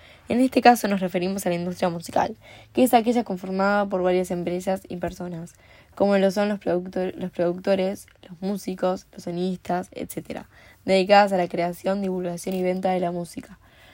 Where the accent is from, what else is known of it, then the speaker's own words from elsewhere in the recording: Uruguay; tengo 18 años y soy de Uruguay.